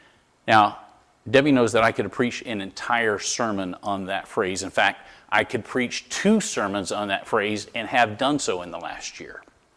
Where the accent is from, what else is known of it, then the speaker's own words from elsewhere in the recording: Florida, United States; now in Connecticut, United States; I'm from Florida. One of the things that I've noticed about swimming pools in Connecticut, water's kind of cold.